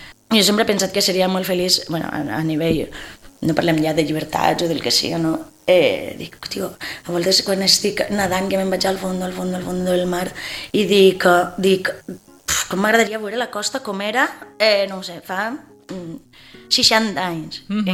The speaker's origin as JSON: {"language": "Catalan", "town": "Oliva", "region": "Valencian Community", "country": "Spain", "tie": "born or raised there", "lives_now": "Pego, Spain", "said": "Vaig tornar a Oliva, que és el meu poble natal. Després la meva parella és així de Pego, quan vaig vindre a viure amb ella, pues, ja em vaig assentar així a Pego."}